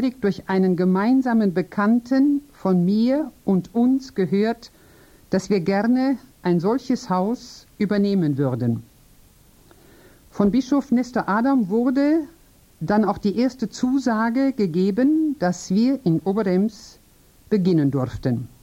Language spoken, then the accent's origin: German; Essen, North Rhine-Westphalia, Germany; now in Unterems, Switzerland; Ich komme aus Essen im Ruhrgebiet. Seit dem 2. Oktober 1977 bin ich in Unterems und seit Juli 1991 bin ich Bürgerin in Unterems.